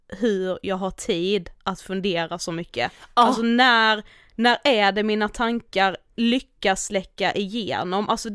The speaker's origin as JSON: {"language": "Swedish", "town": "Karlshamn", "region": "Blekinge", "country": "Sweden", "tie": "born or raised there", "lives_now": "Stockholm, Sweden", "said": "de senaste gångerna jag varit hemma i Karlshamn har jag varit så här, varenda gång vi ska åka tillbaka till Stockholm så har jag verkligen inte velat det."}